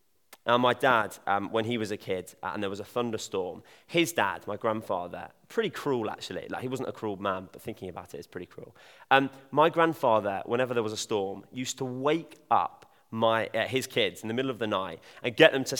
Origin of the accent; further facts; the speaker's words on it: South West England, United Kingdom; I'm from Devon, as many of you know, and down there, it's mental.